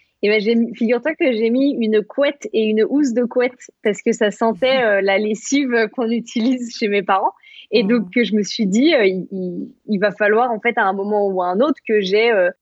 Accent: France; now in Kuwait; c'est mon pays et j'appartiens à cette culture, quoi. J'ai grandi en France et voilà, je ne veux pas aller dans un autre pays le jour où je quitterai le Koweït.

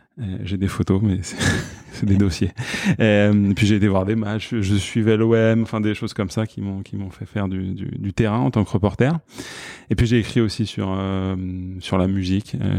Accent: Rungis, Île-de-France, France; born there; je suis né à Rungis, donc en banlieue. J'appelle ça la banlieue molle en général, par opposition à la banlieue plus dure et par opposition aussi à Paris. Voilà, c'est cette espèce d'espace pavillonnaire

